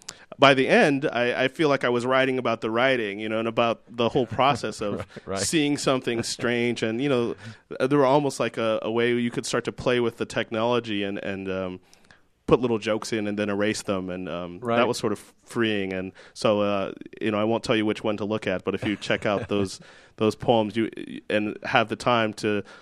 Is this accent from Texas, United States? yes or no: no; Topeka, Kansas, United States; I grew up in Topeka, Kansas. Which is sort of both rural and I don't know if I'd call it urban, but it certainly was a great sort of big town full of small town people.